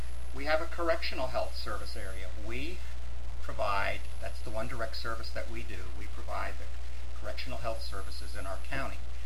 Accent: Quad Cities, United States; But if you go around and you tell people that I'm from the Quad Cities, they kind of look at you with glazed eyes and as such.

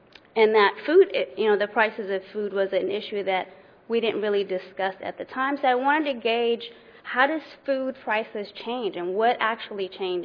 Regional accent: Newark, New Jersey, United States; I am from Newark, New Jersey.

